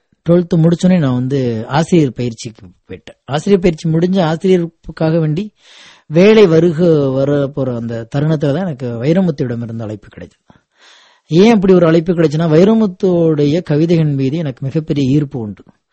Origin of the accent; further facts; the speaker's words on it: Pudukariyapatti, Tamil Nadu, India; சராசரி இந்திய சராசரி விவசாய குடும்பத்தில் என்னுடைய குடும்பமும் ஒன்று. நான் இப்ப சொந்தமா பிறந்த என்னுடைய சொந்த ஊர் வந்து தஞ்சாவூர் மாவட்டத்தில் புதுக்கரியப்பட்டிங்கிற ஒரு கிராமம்.